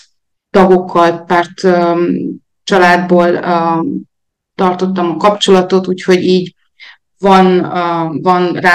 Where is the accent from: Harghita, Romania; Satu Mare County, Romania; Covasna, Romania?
Satu Mare County, Romania; Pir; egy kis faluban születtem, ott töltöttem a gyerekkoromnak az első 9-10 évét Szilágypérba, úgyhogy én igazából a vidéki falusi környezetben szocializálódtam, mezőgazdász családból származom